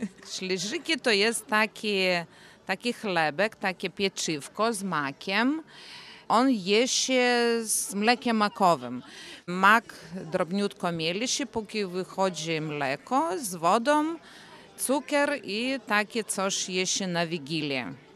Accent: Vilnius, Vilnius County, Lithuania; przyjechałam z Wilna. Zwykle jeżdżymy tu na jarmark dominikański.

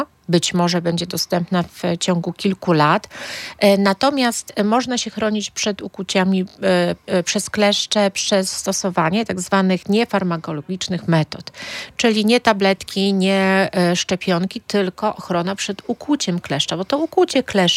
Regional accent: Gdynia, Pomeranian Voivodeship, Poland; akurat jestem z Gdyni

